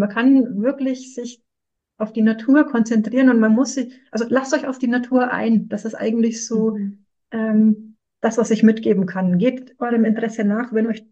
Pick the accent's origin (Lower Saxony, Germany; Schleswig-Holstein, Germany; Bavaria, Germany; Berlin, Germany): Bavaria, Germany; Ich werde dann natürlich in meiner Heimat, im schönen Frankenland, in Nürnberg und Fürth anbieten.